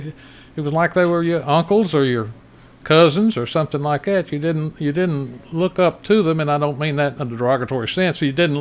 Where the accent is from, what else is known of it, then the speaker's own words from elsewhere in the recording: Smyrna, Tennessee, United States; when I was growing up in Smyrna